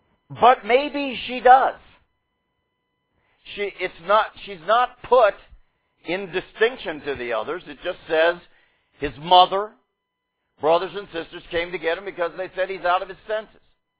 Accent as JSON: {"language": "English", "town": "Pittsburgh", "region": "Pennsylvania", "country": "United States", "tie": "born or raised there", "said": "There was an appliance store in the suburb that I grew up in Pittsburgh"}